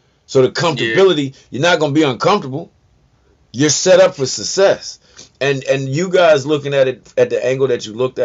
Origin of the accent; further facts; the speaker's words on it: Culpeper, Virginia, United States; I grew up in Culpeper. I did not want to stay in Culpeper. My family, my mom and dad's side grew up in Fauquier. Didn't want to be in Fauquier.